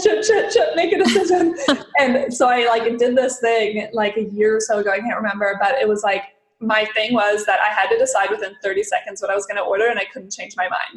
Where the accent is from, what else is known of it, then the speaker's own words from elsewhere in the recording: Canada; So for me, I can stay for 1 year, 6 months being Canadian